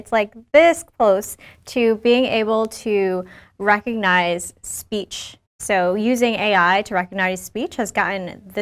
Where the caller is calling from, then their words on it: New York, United States; I'm joining from New York.